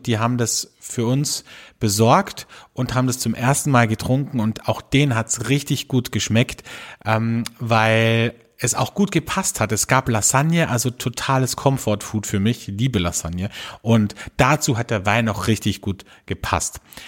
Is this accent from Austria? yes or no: yes; Austria; also bei uns in Österreich zumindest, der bekanntesten Tierauffangstationen